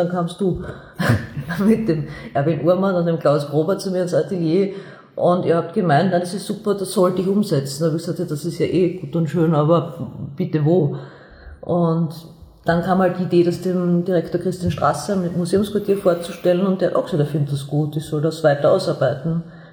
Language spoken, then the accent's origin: German; Vienna, Austria; Ja, ich bin aus Wien, ich bin aus der Josefstadt, ich lebe noch immer in der Josefstadt.